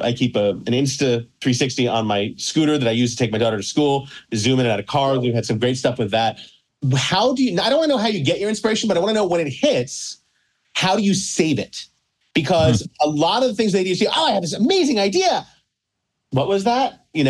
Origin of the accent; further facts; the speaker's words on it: New York City, New York, United States; I born and raised in New York City, never knew you could close Central Park.